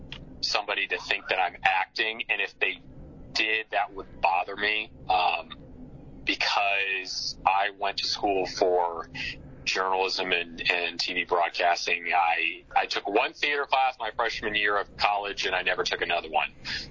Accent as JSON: {"language": "English", "town": "Kansas City", "region": "Missouri", "country": "United States", "said": "I'm from Kansas City, but this was a home away from home because, I would come up here as a kid."}